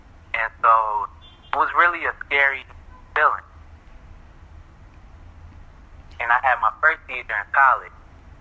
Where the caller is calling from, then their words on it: Fairmont, South Carolina, United States; Calling from Fairmont, South Carolina.